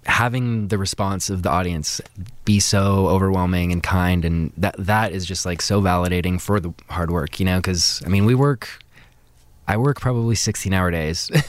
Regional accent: Washington, United States; Kind of in the Montlake area.

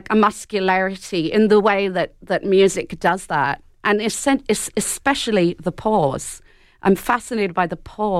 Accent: Ireland; I'm obviously from Ireland originally, my Irish Catholic culture.

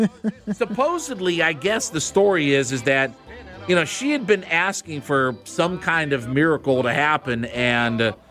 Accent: Canton, Ohio, United States; So we had those all over Ohio. For us, because we didn't have Waffle House in my hometown. We have so we have Waffle House now in Canton, Ohio, but we did not have Waffle Houses.

